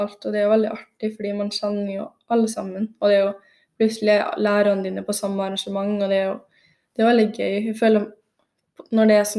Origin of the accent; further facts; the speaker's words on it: Northern Norway, Norway; now in Molde, Norway; jeg tok halvparten her i Molde og halvparten hjemme i Nord-Norge. Så konfirmerte jeg meg der.